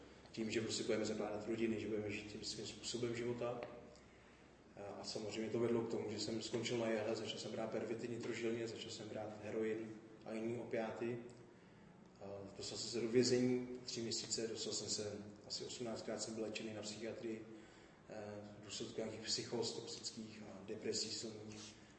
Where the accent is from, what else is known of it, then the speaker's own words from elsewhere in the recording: Plzeň, Plzeň Region, Czechia; protože jsem z Plzně, tak jsme se přesilovali z takový klidní části Plzně do centra.